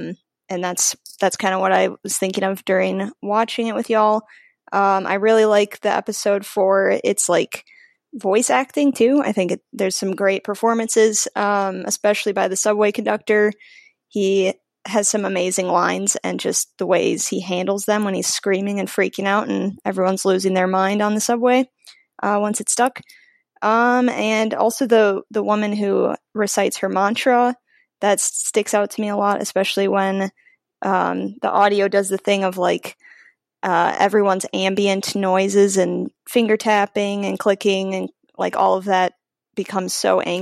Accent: Seattle, Washington, United States; including Seattle, my hometown, Portland, where I went to art school

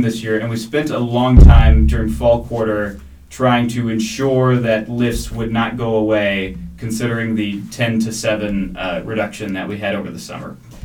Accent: Austin, Texas, United States; I was in Austin, Texas, my hometown at the time.

